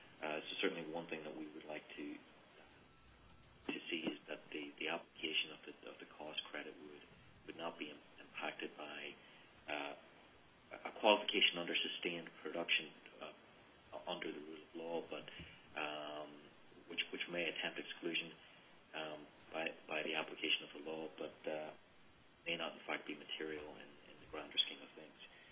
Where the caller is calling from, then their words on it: Singapore; I'm calling in from Singapore this morning